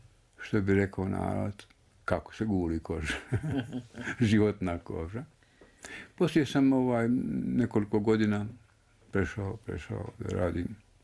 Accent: Rudići, Federation of Bosnia and Herzegovina, Bosnia & Herzegovina; born there; Rođen sam 10. oktobra 56. godine u selu Rudićima kod Glamuča. A na to selo su se nadvile planine Staretna, Šator, Golija i još neke.

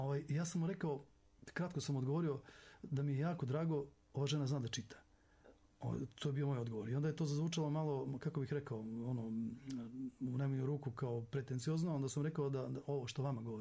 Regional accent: Novi Pazar, Raška District, Serbia; rođen sam u Srbiji, a mi smo iz Crne Gore, i ja sam svaki ljetni raspust provodio u selu kod babe i djedove i živio sam u Novom Pazaru sam živio. Živio sam za 9 mjeseci u toku godine, za 2 mjeseca ljetnih raspusta.

